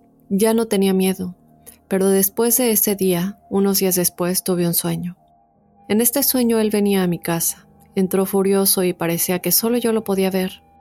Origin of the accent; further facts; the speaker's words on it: Costa Rica; Soy de Costa Rica.